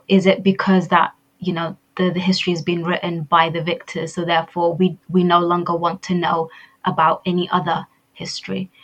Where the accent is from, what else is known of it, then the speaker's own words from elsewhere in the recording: Somaliland, Somalia; especially since I'm from Somaliland.